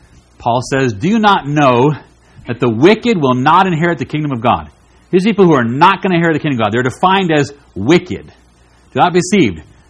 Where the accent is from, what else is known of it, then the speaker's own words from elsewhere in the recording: Vermont, United States; I remember hearing talks like this when I was growing up in Vermont